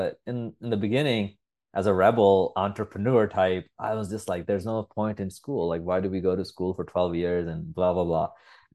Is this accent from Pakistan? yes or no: yes; Pakistan; English is a second language; so I was raised in Pakistan.